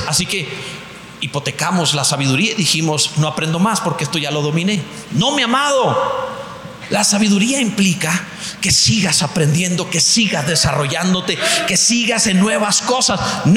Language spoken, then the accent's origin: Spanish; Mexico; Soy mexicano.